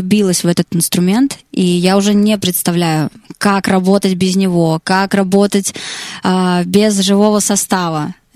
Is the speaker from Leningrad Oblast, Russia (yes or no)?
yes; Vyborg, Leningrad Oblast, Russia; now in Moscow, Russia; вообще я из Выборга. Это город под Санкт-Петербургом, Ленинградская область. Вообще я родилась в маленьком поселке советском, потом переехала в Выборг. Потом я решила, что я буду артистом, поехала учиться в Петербург.